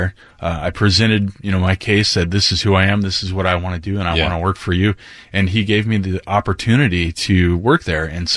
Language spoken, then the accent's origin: English; Roy, United States; where I grew up in Roy